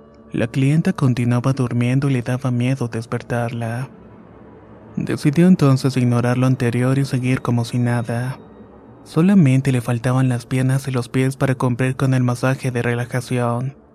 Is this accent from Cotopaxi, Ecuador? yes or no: yes; Latacunga, Cotopaxi, Ecuador; Soy de Latacumbo, Ecuador